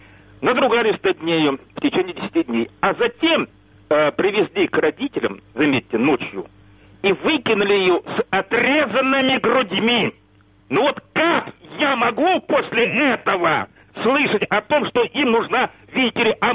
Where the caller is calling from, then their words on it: Kyiv, Ukraine; Добрый вечер